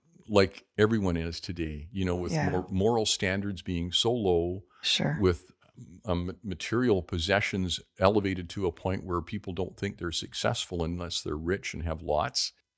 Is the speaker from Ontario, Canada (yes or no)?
no; Terrace, British Columbia, Canada; So we grew up very poor. Growing up in Terrace was a challenge at the time. It was a very redneck logging community, and people were very not accepting in white culture Native Indian people.